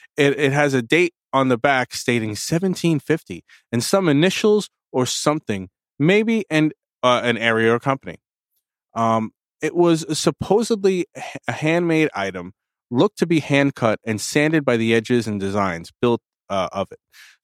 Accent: United States; I'm American. I don't know Celsius, unfortunately.

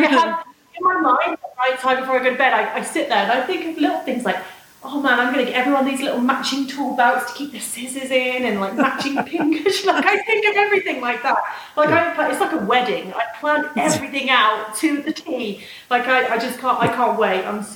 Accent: United Kingdom; And because I'm British, I just always have a giggle at that because everything's about tea.

